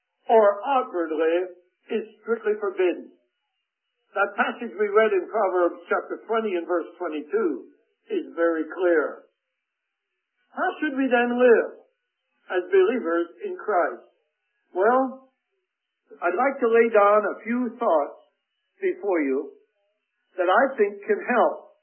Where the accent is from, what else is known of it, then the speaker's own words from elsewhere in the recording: United States; Now, I'm thankful I'm an American. But I'm an American secondly.